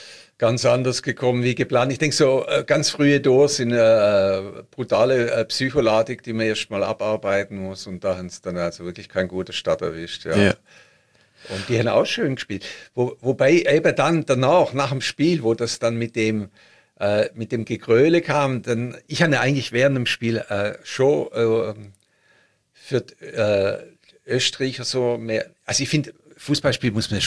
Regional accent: Stuttgart, Baden-Württemberg, Germany; Genau, in Stuttgart, meiner Heimatstadt.

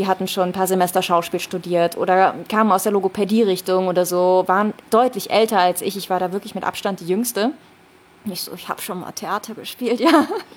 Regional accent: Rhineland, Germany; accent: Rhineland; Ich wurde sofort als Rheinländerin enttarnt und ich dachte immer, bin nicht so, ne? Ich bespreche kein Dialekt

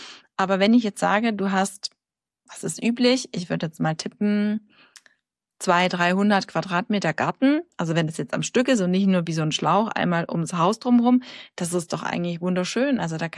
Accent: Bavaria, Germany; born there; ich bin ja in Bayern geboren

